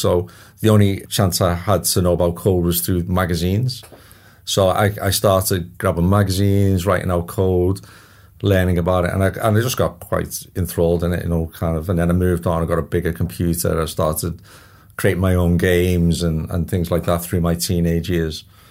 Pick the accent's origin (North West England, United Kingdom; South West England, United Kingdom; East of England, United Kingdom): North West England, United Kingdom; Liverpool; Like being in the UK, I'm from Liverpool originally.